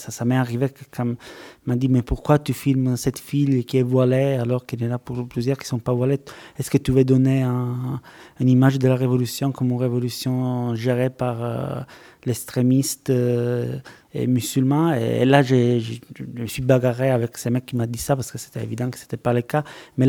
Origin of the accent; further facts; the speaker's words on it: Palermo, Sicily, Italy; also born or lived in Cairo, Egypt; je viens de Palerme, j'ai beaucoup habité au Caire